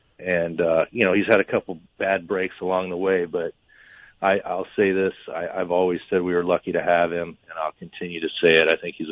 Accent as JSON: {"language": "English", "town": "Las Vegas", "region": "Nevada", "country": "United States", "tie": "born or raised there", "said": "being from Las Vegas and then playing for him with San Antonio for a while, and you know, growing up in Vegas and knowing his type of basketball"}